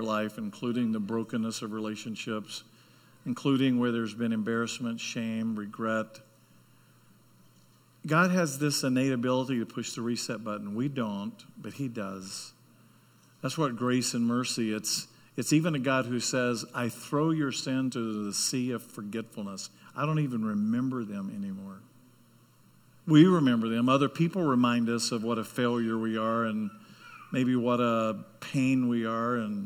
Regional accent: Charlotte, North Carolina, United States; I said, yeah, I'm from NASCAR territory. I'm from Charlotte.

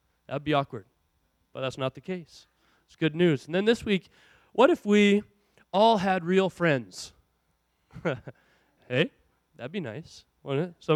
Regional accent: Williams Lake, British Columbia, Canada; I'm from Williams Lake, remember, you know. Surprising we had a bowling lane at all.

